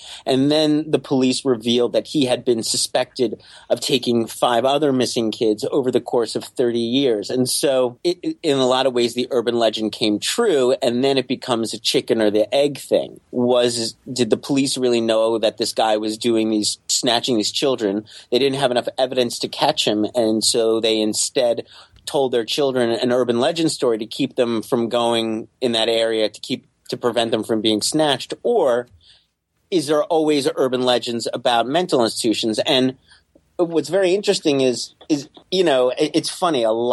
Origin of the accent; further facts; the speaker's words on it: Staten Island, New York, United States; Yeah, I was growing up in Staten Island in the 1980s.